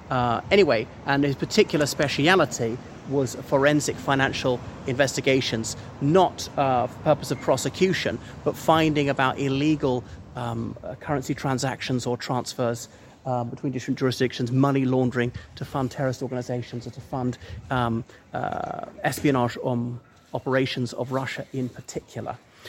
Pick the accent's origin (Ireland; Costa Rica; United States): Ireland; respected viewers. … from Ireland, and here I am at 36 Alderley Street, Pimlico, London.